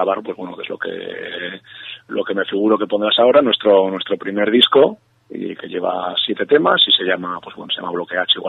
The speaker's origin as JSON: {"language": "Spanish", "town": "Bilbao", "region": "Basque Country", "country": "Spain", "said": "somos de Bilbao y alrededores"}